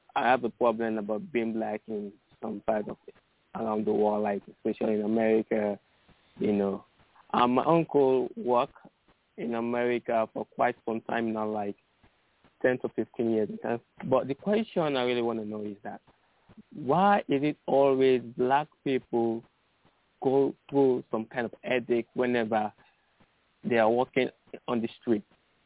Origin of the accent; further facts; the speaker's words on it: Sierra Leone; I'm from Sierra Leone, West Africa.